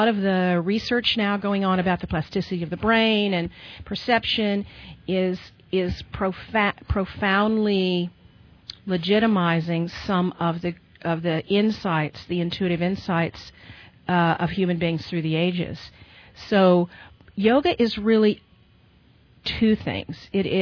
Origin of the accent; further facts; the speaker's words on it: the South, United States; I grew up in the South. I was lucky enough to have parents who were not racially prejudiced, but I lived in a culture where that was rampant.